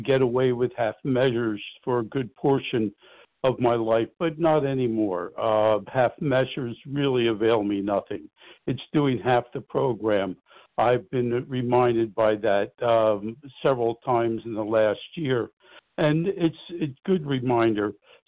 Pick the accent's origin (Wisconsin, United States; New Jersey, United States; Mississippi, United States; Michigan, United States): New Jersey, United States; Hi, this is … I'm from South Jersey.